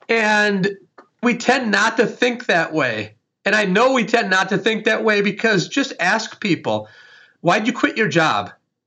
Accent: Wisconsin, United States; Where I was raised in Wisconsin, Vince Lombardi famously said, winners never quit and quitters never win.

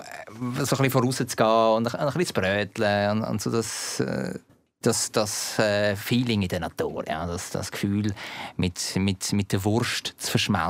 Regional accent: Zurich, Switzerland; also born or lived in Germany; Ich bin ja im Deutschen aufgewachsen, 6 Jahre, bevor ich da in die Schweiz auf Zürich gekommen bin.

